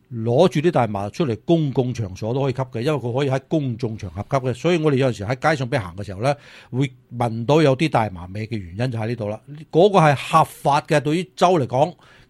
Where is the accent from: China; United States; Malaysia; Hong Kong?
United States